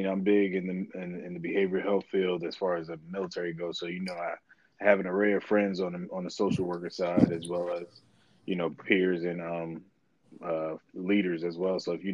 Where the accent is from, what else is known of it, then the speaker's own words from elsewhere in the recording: Bronx, New York, United States; also born or lived in Texas; now in Fort Drum, United States; A little kid growing up in the Bronx, New York. Moved to Texas when I was a little bit younger, in my 20s. And now I'm back stationed at Fort Drum, New York right now.